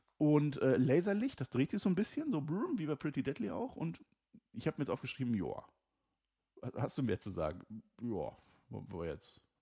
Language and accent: German; Münster, North Rhine-Westphalia, Germany; now in Dortmund, Germany; ich komme aus Münster. Das ist Westfalen. Ich wohne jetzt in Dortmund. Das ist Westfalen.